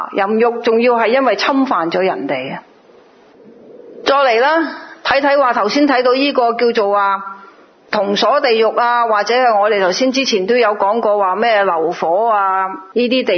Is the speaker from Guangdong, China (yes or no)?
yes; Guangdong, China; accent: Cantonese; 我们广东话有一句说话